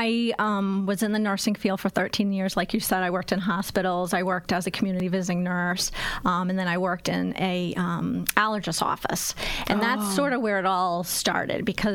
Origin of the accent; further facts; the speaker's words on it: Maryland, United States; also born or lived in Massachusetts; I'm originally from Maryland, so believe it or not, I grew up on a farm, and my mother canned. We had our own pigs.